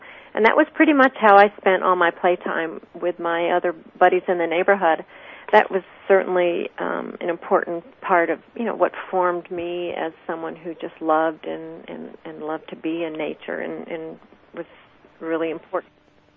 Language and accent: English; Virginia, United States; I am grateful that I grew up in Virginia with the big woods in my backyard.